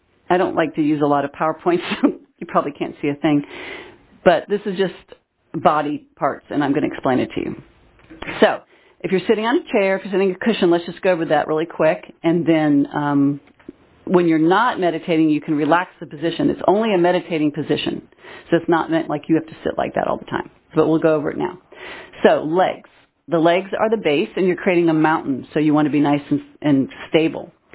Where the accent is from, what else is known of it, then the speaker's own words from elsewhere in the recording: Louisville, Kentucky, United States; born there; accent: newscaster's accent, a little southern; So I was born in Louisville, Kentucky. That's why they say I have no accent. I have the newscaster's accent. It's a little southern still, I know. So I said I was raised Lutheran.